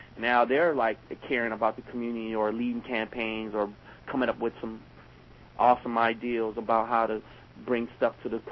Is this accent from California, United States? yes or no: yes; San Francisco, California, United States; I grew up in the Tenderloin in San Francisco.